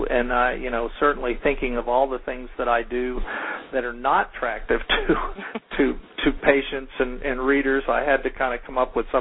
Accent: Texas, United States; and I grew up near Houston, and I've traveled to the Netherlands and Belize

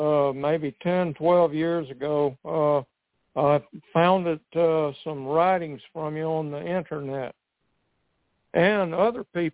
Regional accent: Talia, Alabama, United States; I'm from Talia, Alabama, and the only type income I really have is Social Security and pension income

